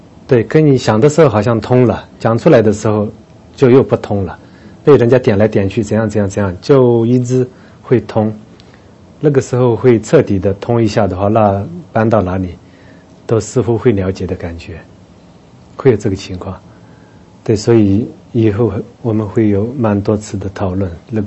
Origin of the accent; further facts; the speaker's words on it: Tibet, China; 我们西藏人会阿弥陀佛